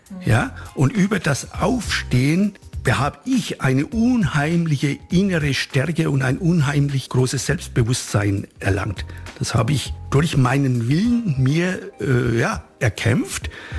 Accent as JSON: {"language": "German", "region": "Bavaria", "country": "Germany", "tie": "born or raised there", "said": "Ich bin mit dem Fußball aufgewachsen. In meinem Heimatort Itchern war ein guter Fußballer"}